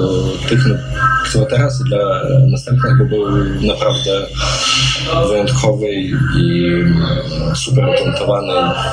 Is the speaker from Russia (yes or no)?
no; Cherkasy, Cherkasy Oblast, Ukraine; Polish is a second language; Sam pochodzę z Czerkasów też, to jest taka moja mała ziemia, tam na przykład Dnieprz jest w szerokości 16 kilometrów